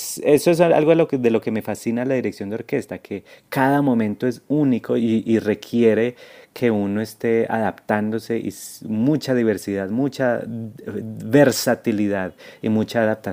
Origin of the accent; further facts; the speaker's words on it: Colombia; Para mí como director colombiano